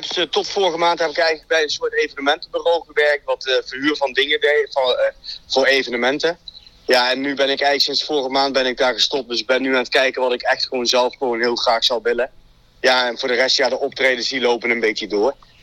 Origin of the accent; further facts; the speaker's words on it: Nijmegen, Gelderland, Netherlands; born there; now in Diegen, Netherlands; 45 jaar, woonachtig in Diegen, geboren in Nijmegen.